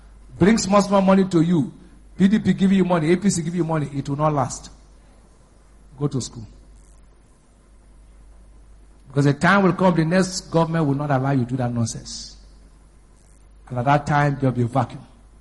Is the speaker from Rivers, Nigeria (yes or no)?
yes; Bonny, Rivers, Nigeria; born there; I was born in Bonny.